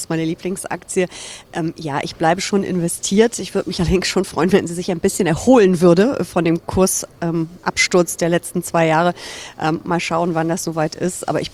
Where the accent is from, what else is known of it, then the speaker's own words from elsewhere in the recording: Düsseldorf, North Rhine-Westphalia, Germany; in meiner Heimatstadt Düsseldorf